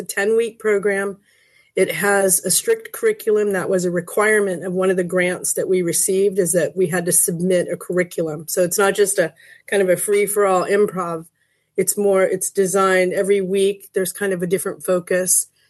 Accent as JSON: {"language": "English", "town": "Los Angeles", "region": "California", "country": "United States", "tie": "born or raised there", "said": "I grew up in Los Angeles where there was a robust drama department in my school"}